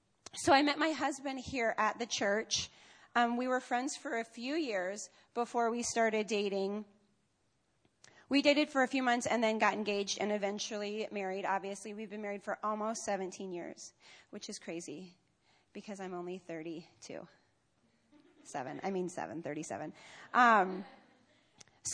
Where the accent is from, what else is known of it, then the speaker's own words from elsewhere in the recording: Omaha, Nebraska, United States; I was born and raised in Omaha. I've spent most of my life here. I love this city. I love this state. I love these people. I'm a Midwesterner.